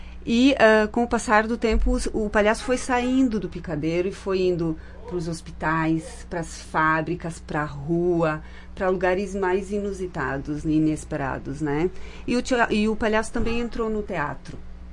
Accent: Garibaldi, Rio Grande do Sul, Brazil; now in Caxias do Sul, Brazil; Eu sou de Garibaldi.

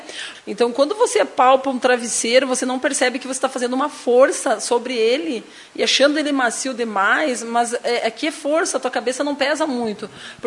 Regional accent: Constantina, Rio Grande do Sul, Brazil; now in Lagoa Vermelha, Brazil; aqui em Lagoa Vermelha, porque eu não sou natural daqui, né, Júnior? Eu sou natural de Constantina, e eu vim para cá, tem 20 anos que eu vim embora para Lagoa Vermelha, né? Eu vim para cá já faz um tempo, já sou lagoense, agora já me considero.

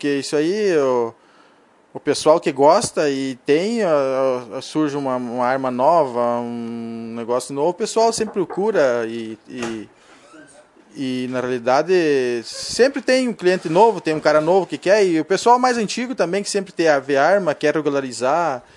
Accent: Coxilha, Rio Grande do Sul, Brazil; moved away; Não, nós somos natural de Passo Fundo, Coxilha.

